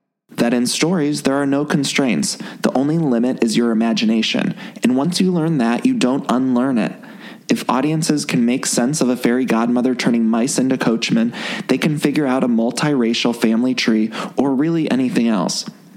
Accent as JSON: {"language": "English", "town": "Solon", "region": "Ohio", "country": "United States", "said": "I'm outside of Cleveland. I'm like Solon, Ohio, outside of Cleveland."}